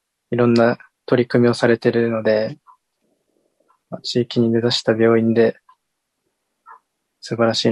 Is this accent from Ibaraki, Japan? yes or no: no; Naha, Okinawa, Japan; 出身は沖縄の那覇です。